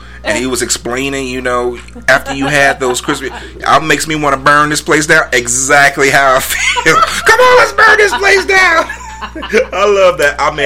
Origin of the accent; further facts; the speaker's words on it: Chicago, Illinois, United States; Every time I go to Chicago, that's like one of my first stops is like, I'm from Chicago.